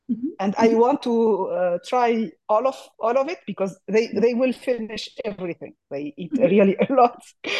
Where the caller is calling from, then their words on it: France; English is a second language; So first of all, actually, I'm calling from France, and English is my third language